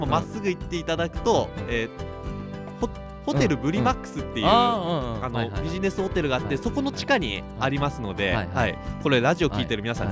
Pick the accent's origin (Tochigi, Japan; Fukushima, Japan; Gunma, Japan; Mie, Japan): Gunma, Japan; 僕の出身はですね、うん、海のない県、うん、群馬県出身で